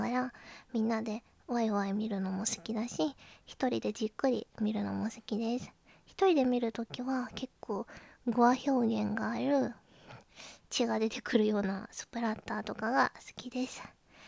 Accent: Kansai, Japan; 出身地は関西です。関西のどこかです。

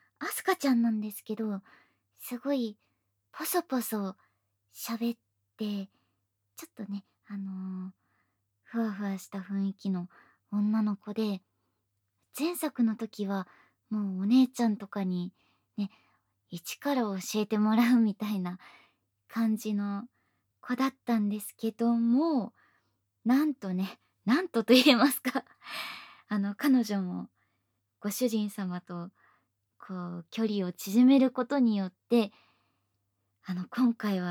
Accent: Beppu, Oita, Japan; ぜひ3人には私の地元の別府の温泉にも入ってもらいたいなとか

